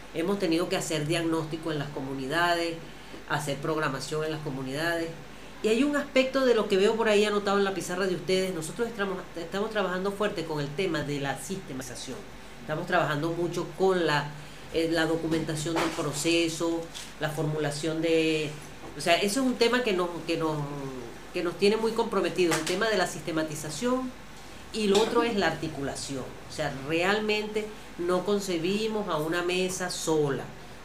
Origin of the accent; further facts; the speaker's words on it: Venezuela; la delegación que venimos de Venezuela está conformada por 4 mujeres y 4 hombres